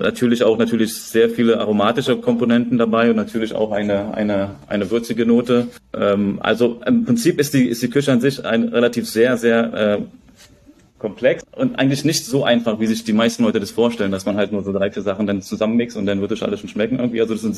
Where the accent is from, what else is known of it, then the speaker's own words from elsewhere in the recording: Berlin, Germany; now in Bangkok, Thailand; wir kommen aus Berlin.